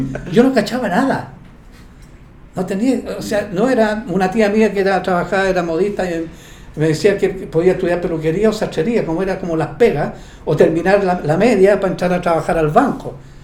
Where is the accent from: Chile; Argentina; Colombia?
Chile; Providencia, Santiago Metropolitan Region; Yo nací aquí en Providencia, en Pérez Valenzuela 474, de una familia muy humilde. En esa época en Pérez Valenzuela habían tres conventillos. Yo vivía en uno de ellos.